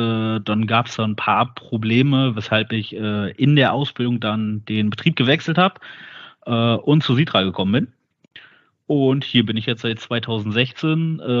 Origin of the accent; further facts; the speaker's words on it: Neustadt in Holstein, Schleswig-Holstein, Germany; also born or lived in Eutin / Lower Saxony; Geboren bin ich tatsächlich im echten Norden in Schleswig-Holstein.